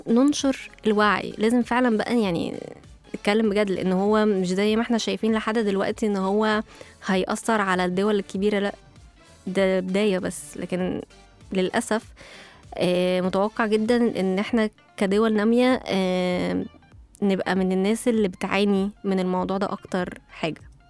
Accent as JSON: {"language": "Arabic", "country": "Egypt", "said": "احنا كعائلات مصرية كريمين جدا وبنحب قوي اللمة والأكل الكتير والولايم"}